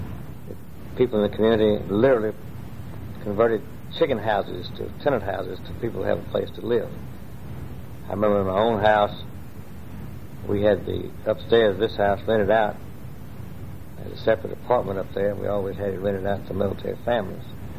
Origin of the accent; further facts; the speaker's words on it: Jacksonville, United States; I was born in Jacksonville in 1931. We're living now in the house that I was born in. It was built by my grandfather in 1890.